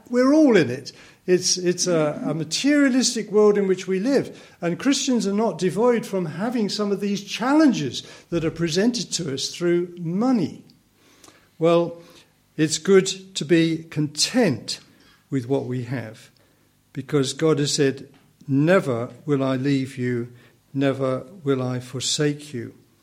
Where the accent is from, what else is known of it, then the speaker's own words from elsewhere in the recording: East of England, United Kingdom; I can go back in the strict Baptist church that I was brought up in Essex and remember some great teachers.